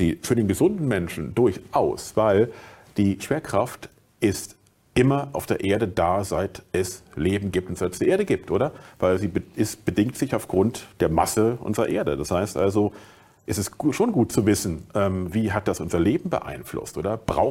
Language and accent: German; Berlin, Germany; Ich bin in Berlin aufgewachsen, in einem Randbezirk.